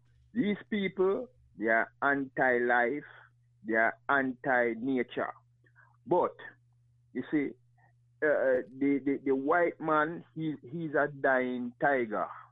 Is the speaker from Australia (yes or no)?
no; Jamaica; now in United States; I remember when I was coming from Jamaica here, and we went to the embassy.